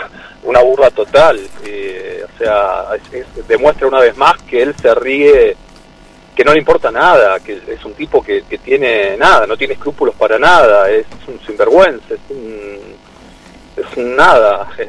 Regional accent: Argentina; como judíos y como argentinos

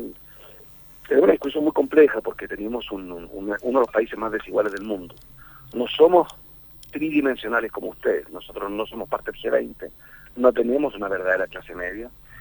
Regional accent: Chile; hay que hacerlo porque tenemos un problema grueso de ingresos en Chile. La mitad de los compatriotas en mi país ganan menos, le voy a decir, menos de $500.

